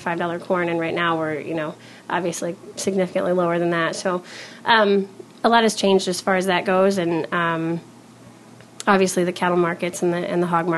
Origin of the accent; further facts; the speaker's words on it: Kansas, United States; moved away as an adult; now in Iowa, United States; No, actually, I'm from Northeast Kansas originally.